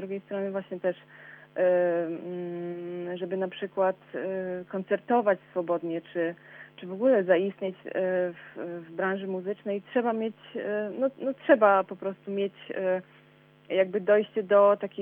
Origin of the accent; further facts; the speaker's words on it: Subcarpathian Voivodeship, Poland; Ja jestem z Podkarpacia, więc też tutaj oczywiście to Podkarpacie wróciło.